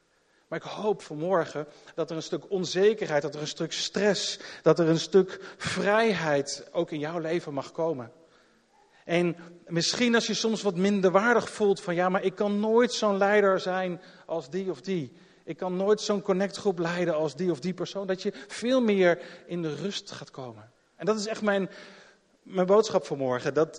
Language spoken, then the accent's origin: Dutch; Arnhem, Gelderland, Netherlands; Ik kom uit Arnhem.